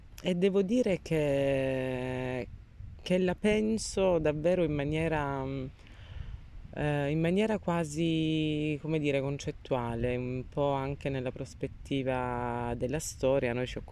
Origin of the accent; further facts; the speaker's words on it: Giulianova, Abruzzo, Italy; io sono originaria di Giulianova